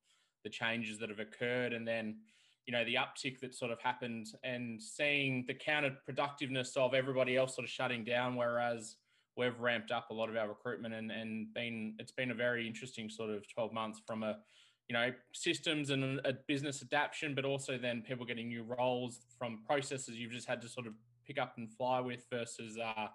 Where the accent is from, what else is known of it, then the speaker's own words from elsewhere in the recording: Melbourne, Victoria, Australia; I'm originally from Melbourne, grown up and born here, but family's all from southern Queensland, so out of Warwick, all off cattle backgrounds from both sides.